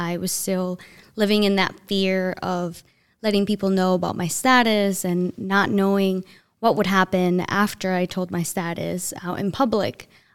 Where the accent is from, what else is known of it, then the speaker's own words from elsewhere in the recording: Racine, Wisconsin, United States; also born or lived in Ecatepec, Mexico; I'm from Racine, Wisconsin, raised, but I was born in Ecatepec, Mexico. I'm an undocumented immigrant with DACA.